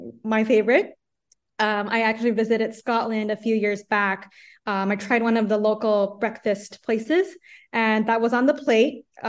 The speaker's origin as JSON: {"language": "English", "country": "Taiwan", "said": "I'm from Taiwan."}